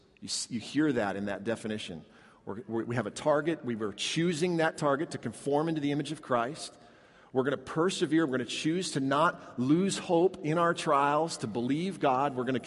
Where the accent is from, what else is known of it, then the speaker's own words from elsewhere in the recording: Minnesota, United States; And because I'm from Minnesota, and my stomping grounds are the St. Croix River Valley, which borders Wisconsin and Minnesota.